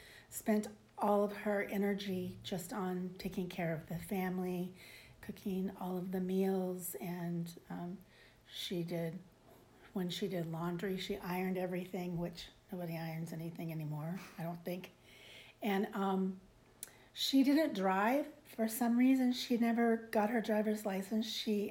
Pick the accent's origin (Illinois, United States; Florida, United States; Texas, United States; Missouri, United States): Missouri, United States; Kennett; I grew up in Kennett, Missouri.